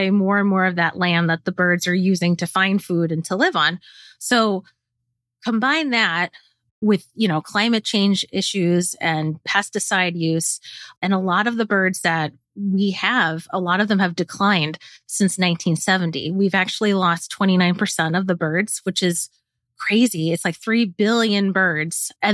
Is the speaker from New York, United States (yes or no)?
yes; New York, United States; My original one was the Northern Cardinal because I grew up in Queens. So it was pretty, you know, cityscape.